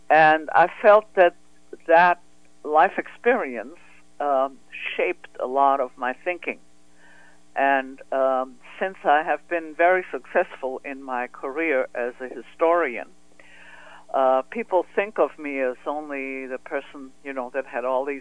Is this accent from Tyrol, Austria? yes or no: no; Vienna, Austria; I grew up in Vienna, and I grew up in a sheltered middle-class environment with all the benefits thereof.